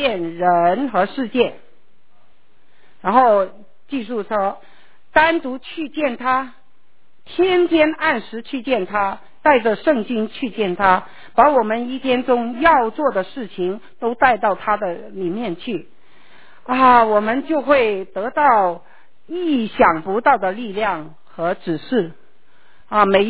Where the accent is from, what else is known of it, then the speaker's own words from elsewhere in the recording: Guangdong, China; 我们广东人的倾诉就是倾诉